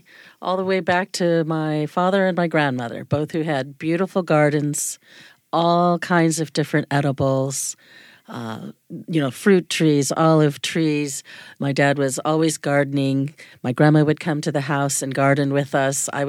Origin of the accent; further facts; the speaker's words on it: California, United States; I was really, really a lucky child to be growing up in Southern California.